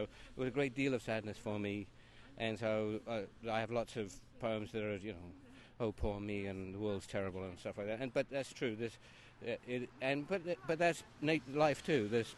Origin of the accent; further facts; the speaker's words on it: Stratford-upon-Avon, West Midlands, United Kingdom; Well, my hometown is Stratford-on-Avon, and my house is on the same street as Shakespeare's marital home.